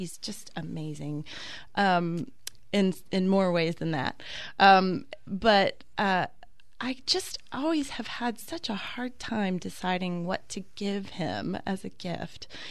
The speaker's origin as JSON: {"language": "English", "town": "Chapel Hill", "region": "North Carolina", "country": "United States", "tie": "born or raised there", "said": "And I also, you know, was growing up in Chapel Hill, and of course there's a strong barbecue culture in that area."}